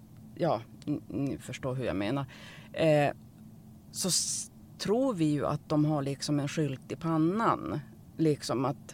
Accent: Norrland, Sweden; Men jag är ju från Norrland

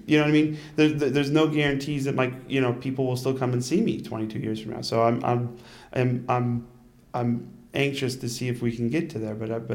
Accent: Utica, New York, United States; Because Utica, New York, I don't know.

